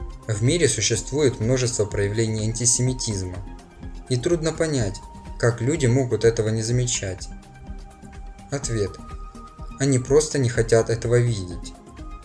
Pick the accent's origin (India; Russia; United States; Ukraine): Russia; Я сам вырос в России